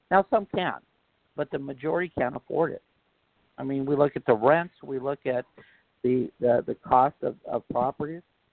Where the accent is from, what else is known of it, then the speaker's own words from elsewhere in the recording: California, United States; I moved from the South Bay to the Inland Empire out in Temecula for quite a long time, and then I moved back. But I saw a lot of people from South Bay, actually a lot of people I grew up with out here